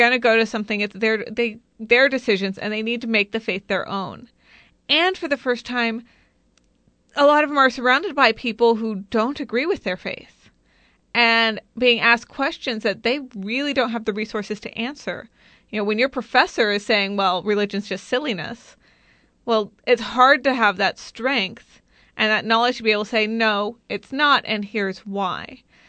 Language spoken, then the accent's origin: English; Kansas, United States; Well, I'm originally from Kansas, so I just moved to Texas.